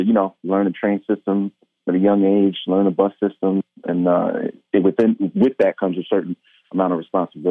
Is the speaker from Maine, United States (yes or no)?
no; New York, United States; certainly growing up in New York, you know, they used to use that term latchkey kid.